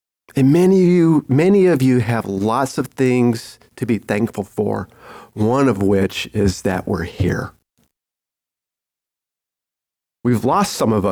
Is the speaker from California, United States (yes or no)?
no; Colorado, United States; So I had this dream, and I'm from Colorado, and I needed to get across the Colorado River to make my meeting in Fort Worth.